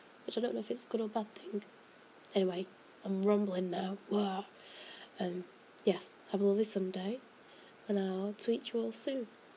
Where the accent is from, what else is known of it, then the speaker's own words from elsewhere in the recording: Warrington, North West England, United Kingdom; now in Huddersfield, United Kingdom; I'm 26. I currently reside in Huddersfield, which is where I'm studying podiatry. I am originally from Warrington, which I love.